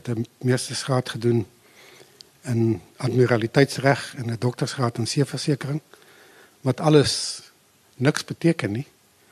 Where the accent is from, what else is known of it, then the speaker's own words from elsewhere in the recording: Potgietersrus, Limpopo, South Africa; sien ek nou die plek daar waar my ma gebore is en waar ek as 'n kind in die bos rondgeloop het. Dis waar ek vandaan kom. Ek het op Potgietersrus skool gegaan.